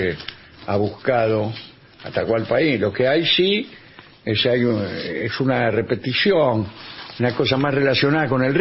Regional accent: Trenque Lauquen, Buenos Aires Province, Argentina; de Trenquelauquen.

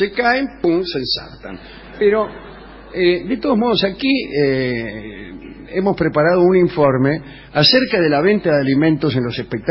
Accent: Caseros, Buenos Aires Province, Argentina; En mi pueblo, en Caseros, provincia de Buenos Aires

